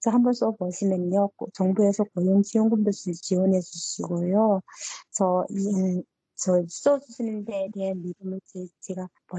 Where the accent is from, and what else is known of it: North Korea; accent: North Korean dialect; now in South Korea